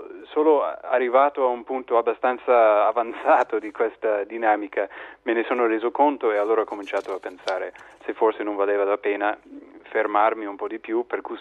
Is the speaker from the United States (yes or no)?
yes; United States; noi sono cresciuto negli Stati Uniti e lì questa usanza della distance education era già in atto negli anni 90